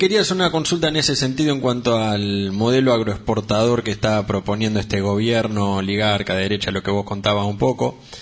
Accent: Rojas, Buenos Aires Province, Argentina; recuerdo que yo soy de Rojas, ¿viste?

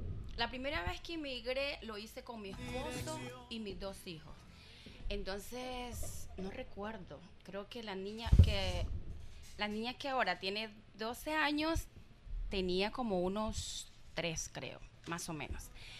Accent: Nicaragua; moved away; cuando yo vengo a Nicaragua, yo casi me arrodillo y beso mi tierra.

